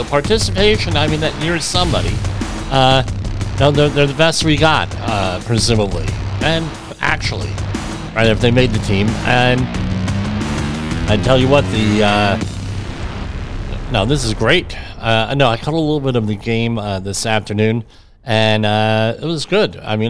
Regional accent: New Jersey, United States; I mean, I'm from New Jersey. You want to talk honestly.

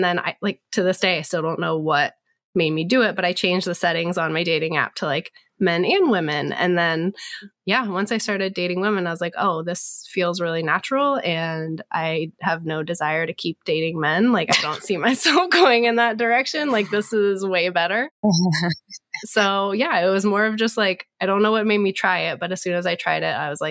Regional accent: Virginia, United States; now in Raleigh, United States; So I am from Northern Virginia, D.C. originally. Mm-hmm. Grew up there, went to school there, worked there for about 10 years, and then moved down to Raleigh.

